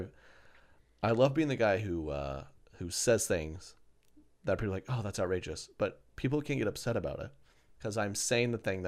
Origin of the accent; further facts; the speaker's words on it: Oklahoma, United States; Then, like, I grew up in Oklahoma. It's 100 plus. The wind's roaring.